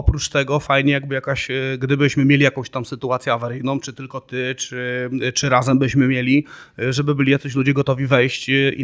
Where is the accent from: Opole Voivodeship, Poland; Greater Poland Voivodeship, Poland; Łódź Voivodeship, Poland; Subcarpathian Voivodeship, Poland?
Łódź Voivodeship, Poland; Łódź; my z Łodzi akurat mamy stosunkowo niedaleko to Jezioro Białe